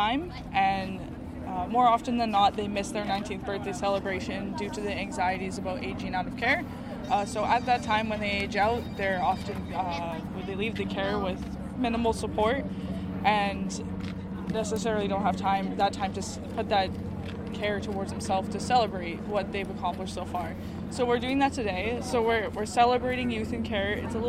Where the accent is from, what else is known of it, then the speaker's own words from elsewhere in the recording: Winnipeg, Manitoba, Canada; As a previous youth in care, I grew up in Winnipeg. I moved out here a couple years ago